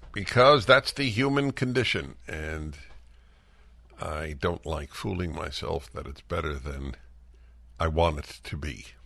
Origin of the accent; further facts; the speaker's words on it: United States; The naivete of most American Jews. I'm an American Jew. I am deeply involved in Jewish life